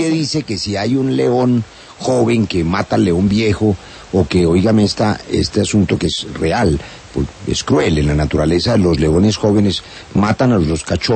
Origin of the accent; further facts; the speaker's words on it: Colombia; se lo quiero agradecer como colombiano